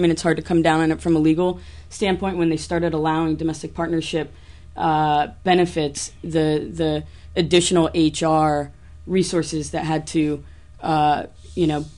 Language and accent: English; Canada; I'm Canadian, dual citizen, the U.S. and Canada.